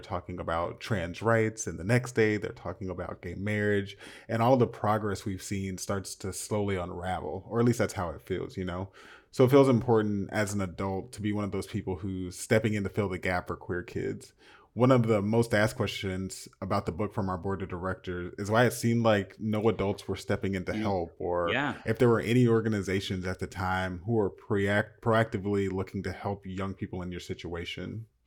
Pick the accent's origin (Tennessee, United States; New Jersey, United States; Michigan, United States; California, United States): Tennessee, United States; Nashville; I'm from Nashville and that's a place where it seems like a place where I call home is actively out to get me.